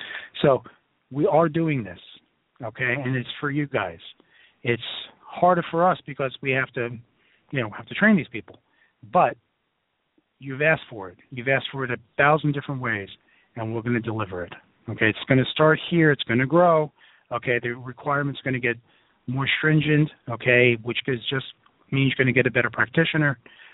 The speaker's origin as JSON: {"language": "English", "town": "Brooklyn", "region": "New York", "country": "United States", "said": "I tend to talk like I'm from Brooklyn, which I am."}